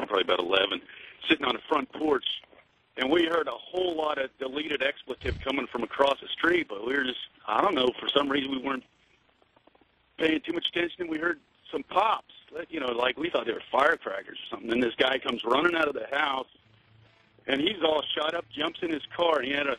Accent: Berkeley, California, United States; when I was a kid, I grew up in Berkeley, California, of all places.

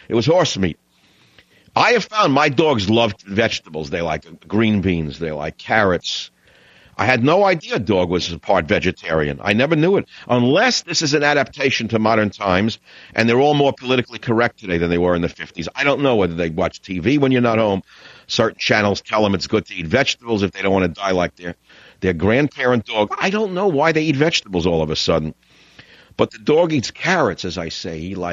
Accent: Queens, New York, United States; When I grew up in Queens in that house with the dog, Tippy

